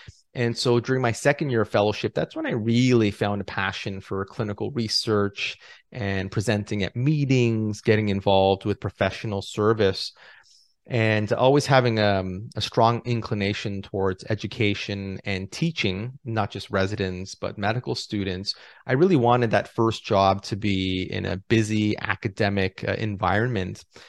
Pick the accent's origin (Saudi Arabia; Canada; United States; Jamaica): Canada; Toronto, Ontario; Yeah, so I'm originally from Ontario. I was born and raised in Toronto.